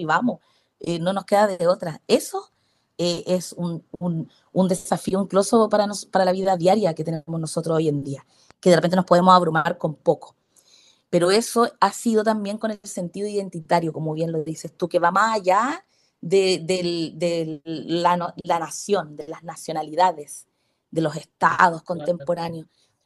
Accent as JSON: {"language": "Spanish", "country": "Chile", "said": "si soy chilena y no quiero dejar de serlo."}